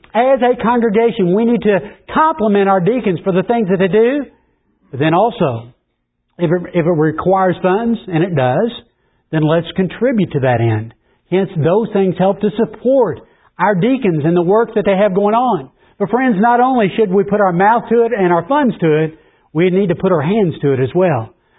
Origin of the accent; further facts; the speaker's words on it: Indiana, United States; Whenever I grew up in Indiana, we grew up at tractor pools and things of that nature